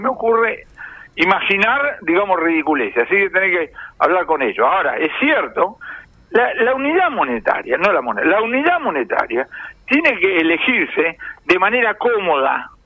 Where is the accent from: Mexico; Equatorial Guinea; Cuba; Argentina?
Argentina; con la experiencia inflacionaria que tenemos los argentinos